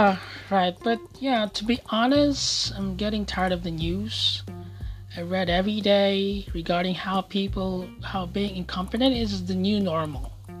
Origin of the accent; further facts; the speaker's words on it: Philippines; As a Filipino, our loyalty must be with our fellow Filipino, and not with a single person.